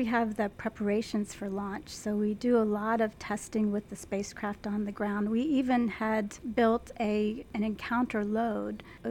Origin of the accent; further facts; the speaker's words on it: Richmond, Virginia, United States; I am. I'm from Richmond. I grew up here. I was born here. I went to high school here.